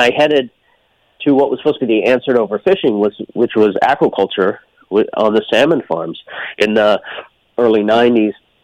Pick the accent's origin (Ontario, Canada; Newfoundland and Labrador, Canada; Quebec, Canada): Newfoundland and Labrador, Canada; I was born and raised there, a little fishing village, you know, on the edge of the earth. It's the most eastern point in all of North America.